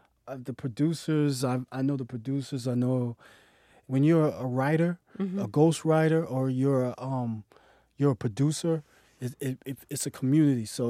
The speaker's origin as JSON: {"language": "English", "town": "New York City", "region": "New York", "country": "United States", "said": "I'm from the Upper West Side, Manhattan, uh-huh. 85th Street."}